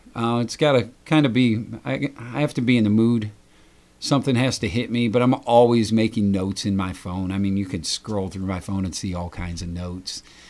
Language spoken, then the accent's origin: English; Ohio, United States; now in Mexico; I'm originally from Northeast Ohio. I moved out here to Mexico about 10 years ago